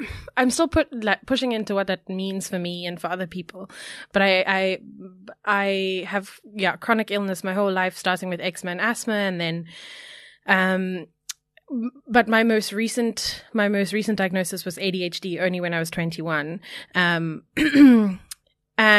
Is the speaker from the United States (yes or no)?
no; South Africa; I am South African. I am brown. I prefer the word brown to colored because that was given to us or placed on us under apartheid.